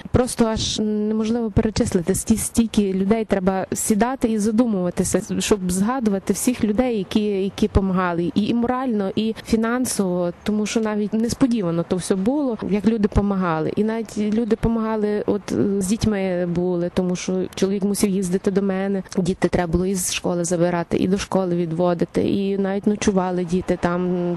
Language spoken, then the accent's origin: Ukrainian; Obertyn, Ivano-Frankivsk Oblast, Ukraine; now in Italy; родом з Івано-Франківщини, селище Обертин. Тут проживаємо в Пасокорезе, недалеко від Риму. Вже 8 років тут.